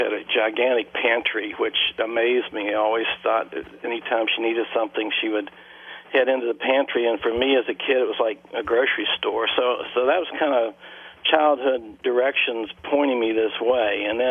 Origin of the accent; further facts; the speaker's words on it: Texas, United States; Well, I know for me as a kid, I grew up in Texas, and of course we had a number of hurricanes there.